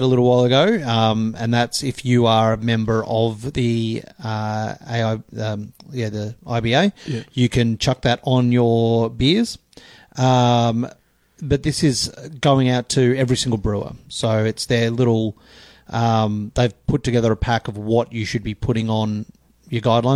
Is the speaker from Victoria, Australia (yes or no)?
yes; Geelong, Victoria, Australia; We're from Geelong.